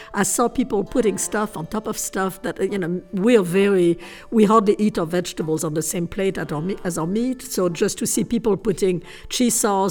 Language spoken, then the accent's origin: English; Paris, Île-de-France, France; born or raised there